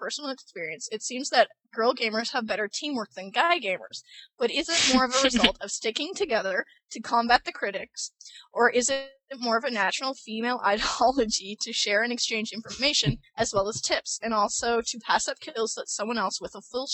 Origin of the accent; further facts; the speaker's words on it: Canada; I've prepped for MLGs for my girls, but being Canadian, guess what? Really expensive to go to MLGs.